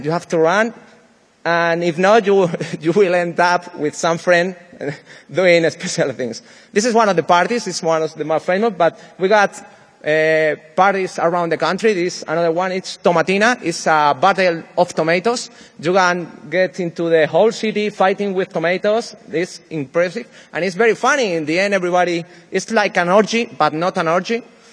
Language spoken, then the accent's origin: English; Spain; English is a second language; I'm from Spain. I'm sorry for my accent. I have an horrible accent. That's the problem with all the people from Spain. And in my case, it's special because I started to learn English when I was 33 years old.